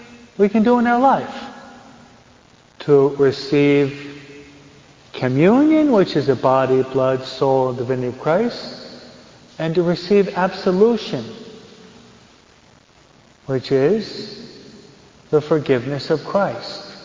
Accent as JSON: {"language": "English", "region": "New York", "country": "United States", "tie": "born or raised there", "also_born_or_lived": "New Jersey", "said": "I was brought up in New York and New Jersey with what is called, maybe you Californians don't know what this is, but I'll explain the terminology."}